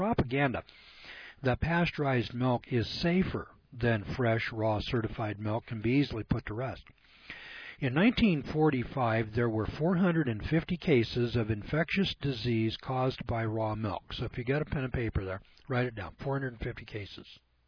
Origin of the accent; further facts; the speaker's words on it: California, United States; That's because I'm from California, and you can still get raw milk there.